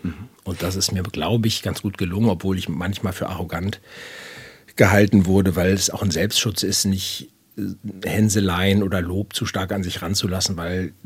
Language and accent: German; Hamburg, Germany; moved away as an adult; also born or lived in New York; now in Berlin, Germany; Geboren und aufgewachsen in Hamburg. Jedes Mal, wenn ich nach Hamburg komme, geht mir das Herz auf. Das geht auch niemals weg. Ich bin, bis ich Anfang 20 war, in Hamburg gewesen, bin dann ins Studium gegangen nach New York für 5,5 Jahre und dann von da nach Berlin.